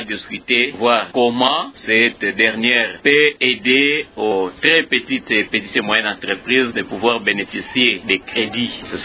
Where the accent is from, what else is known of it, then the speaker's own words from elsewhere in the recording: Maniema, DR Congo; les différentes banques qui évoluent chez nous au Maniema